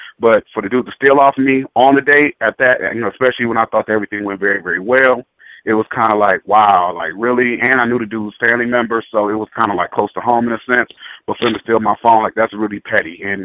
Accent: Michigan, United States; I'm not from Pittsburgh, I'm from Michigan

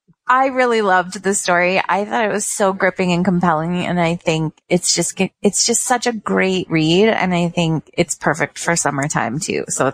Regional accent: Canada; because I know being Canadian, we do really apologize a lot.

